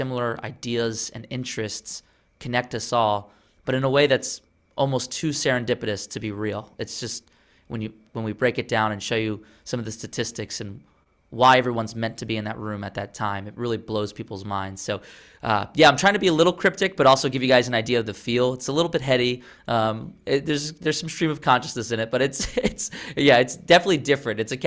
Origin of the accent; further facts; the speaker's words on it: Long Island, New York, United States; I'm from Long Island, New York, which is why I talk so fast.